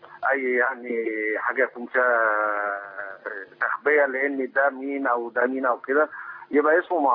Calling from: Italy; أنا بكلم حضرتك من إيطاليا.

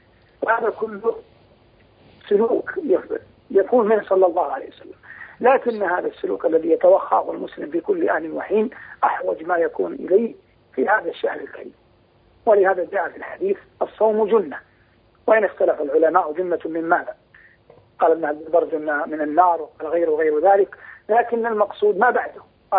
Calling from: Medina, Medina Province, Saudi Arabia; أنا أكلمكم الآن من المدينة المنورة غير بعيد عن مسجد رسول الله صلى الله عليه وسلم

